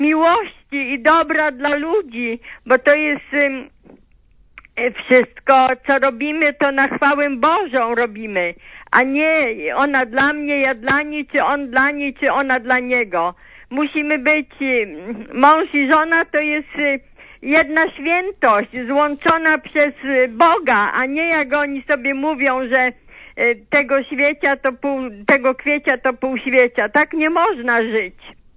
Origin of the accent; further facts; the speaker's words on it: Greater Poland Voivodeship, Poland; Aż mi wstyd, że jestem z Wielkopolski.